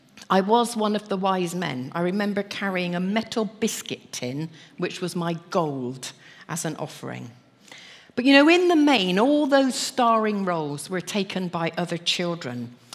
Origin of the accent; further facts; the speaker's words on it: Weston-super-Mare, South West England, United Kingdom; I was brought up in Weston-super-Mare.